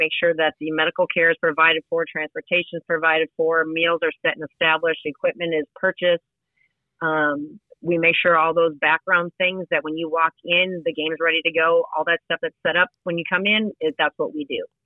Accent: Minnesota, United States; I think I've been here long enough that people think I'm from Ben Davis. I'm actually not. I am from Minnesota.

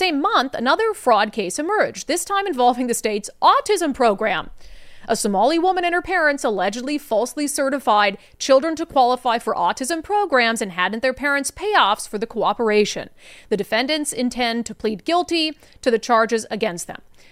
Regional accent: Minnesota, United States; And I can also say I'm from Minnesota.

